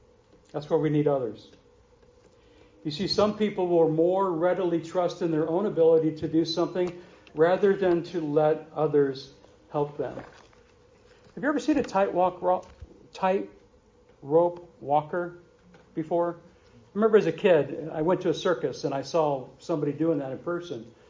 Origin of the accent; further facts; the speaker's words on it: St. Louis, Missouri, United States; I remember as a kid growing up in St. Louis, we'd go down to the Gateway Arch